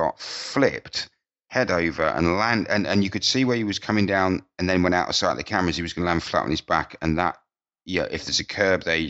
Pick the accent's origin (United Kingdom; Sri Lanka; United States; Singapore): United Kingdom; And Yes, I'm British.